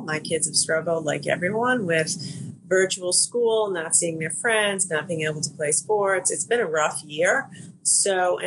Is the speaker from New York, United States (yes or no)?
no; Rhode Island, United States; the vice president and I were in my home state of Rhode Island